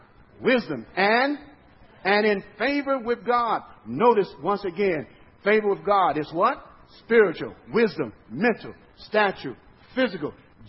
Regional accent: Chicago, Illinois, United States; also born or lived in Southern US; I remember, even though I'm from Chicago, I was born in the South, and I was a young man, and I remember my mother used to raise chickens.

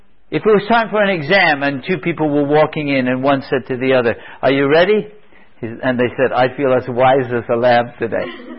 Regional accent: England, United Kingdom; Where I grew up, the island where I grew up in England, we would say, I feel as wise as an owl.

